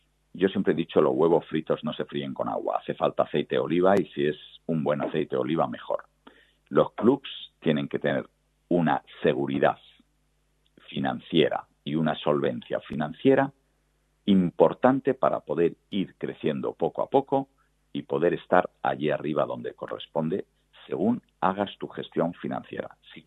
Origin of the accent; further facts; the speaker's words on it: Asturias, Spain; now in Málaga, Spain; mis hijos han nacido en el Carlos Haya, me siento malagueño de ADN, aunque soy asturiano, y malagueño 100% de adopción